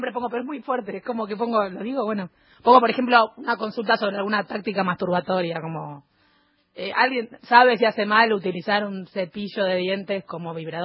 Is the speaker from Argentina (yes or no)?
yes; Buenos Aires, Argentina; Igual siendo porteñas y de las zonas acá en Newbery no fue tan trágico